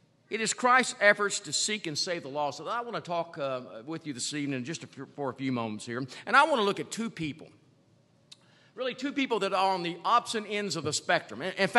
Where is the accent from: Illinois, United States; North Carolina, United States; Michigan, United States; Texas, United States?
Illinois, United States; Rantoul; If you don't know me, I grew up in Rantoul. And I fled the first opportunity I had and stayed south.